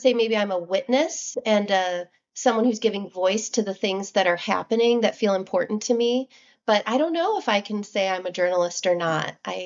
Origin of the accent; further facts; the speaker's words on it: Rock Island, Illinois, United States; Yeah, so I grew up in Rock Island, so it's very much rooted in my love for this place.